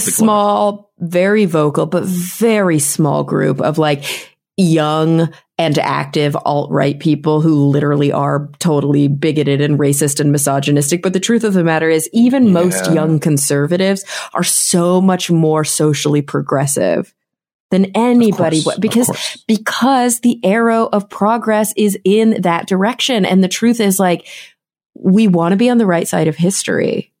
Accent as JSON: {"language": "English", "region": "Texas", "country": "United States", "tie": "born or raised there", "said": "Yeah, I grew up in Texas."}